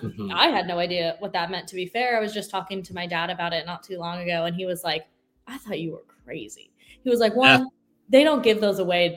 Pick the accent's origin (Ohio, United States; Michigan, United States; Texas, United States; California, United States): California, United States; Sacramento; I am originally from Sacramento. So Sacramento is home to me, California, born and raised, and love it.